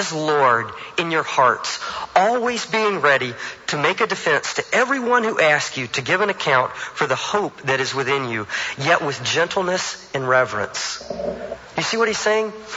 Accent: Alabama, United States; I moved up here from Alabama, thus the accent. It was the first time I'd ever lived in a neighborhood.

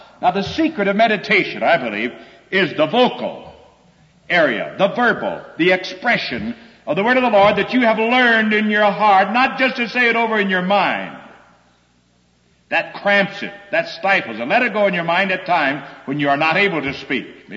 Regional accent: Los Angeles, California, United States; Now, well, I'm not a farm boy. I was raised in California, Los Angeles.

